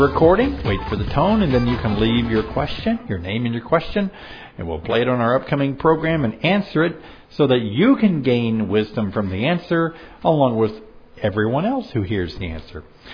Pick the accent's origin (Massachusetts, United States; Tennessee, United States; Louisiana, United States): Tennessee, United States; Memphis; I grew up in Memphis, Tennessee, and boy, I could throw a rock into Mississippi.